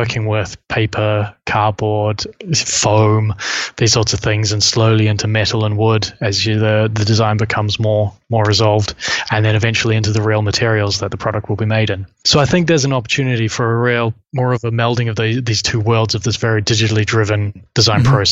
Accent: New Zealand; now in London, United Kingdom; I'm an industrial designer. I'm originally from New Zealand, but I'm now based in London.

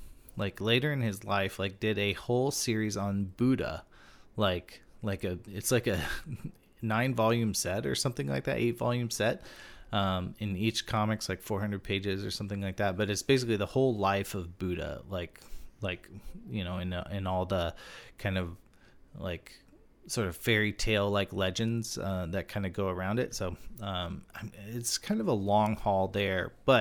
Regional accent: Texas, United States; So it's like very close to home since I grew up like just outside of Houston.

